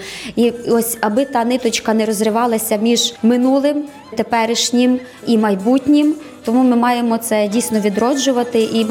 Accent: Khmelnytskyi Oblast, Ukraine; Хоча ми з Хмельницької області, але етнографічно ми належимо до Волинського краю.

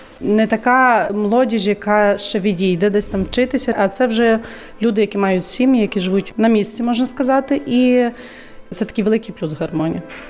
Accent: Rivne Oblast, Ukraine; moved away as an adult; now in Łosinka, Poland; Я сама з Рівненської області. Закінчила університет в Рівному, музично-педагогічний. І 16 років тому достала запрошення до Лощинки. Так знайшлася в Лощинці.

